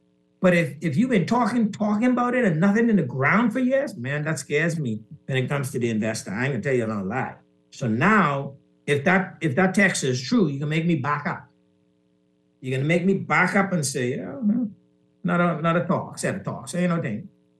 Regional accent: Exuma, Bahamas; So I'm from Exuma

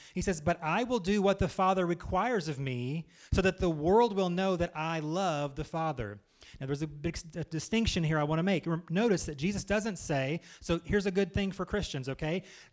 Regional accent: Kentucky, United States; Okay, I'm from Kentucky, KFC, all right?

